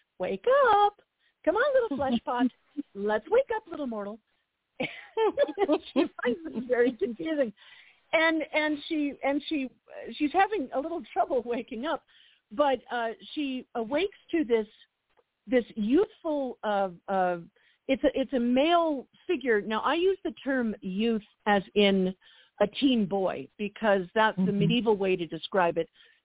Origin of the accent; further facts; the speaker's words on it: Wales, United Kingdom; I'm Welsh too, so forgive me on that one.